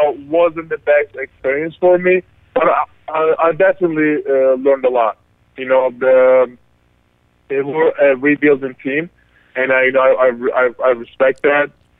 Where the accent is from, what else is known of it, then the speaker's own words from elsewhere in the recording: Turkey; now in United States; And I'm becoming American. The Turkish government revoked my passport, but I'm becoming an American citizen in 2021.